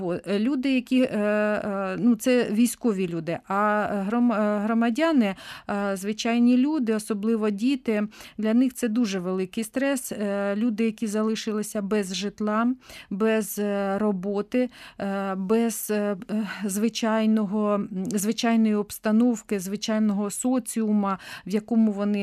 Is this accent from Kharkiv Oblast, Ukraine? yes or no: no; Sumy, Sumy Oblast, Ukraine